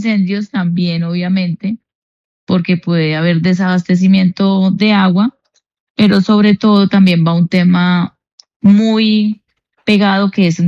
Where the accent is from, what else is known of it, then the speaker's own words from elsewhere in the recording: Tolima, Colombia; ahí estábamos acompañando a la gobernadora como buen tolimense